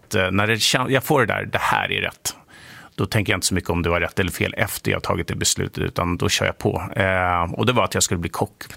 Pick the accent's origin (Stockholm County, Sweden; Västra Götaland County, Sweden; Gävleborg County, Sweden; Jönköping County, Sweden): Stockholm County, Sweden; Sundbyberg; Nej, men jag är uppväxt i Dubo, i ett litet samhälle utanför, i Sundbyberg.